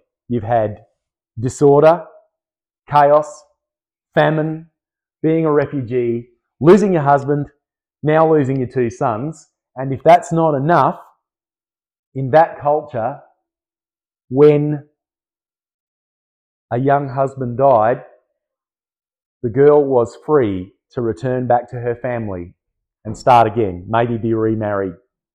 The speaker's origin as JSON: {"language": "English", "region": "South Australia", "country": "Australia", "said": "It's a bit like I'm from South Australia and we had Queensland kids"}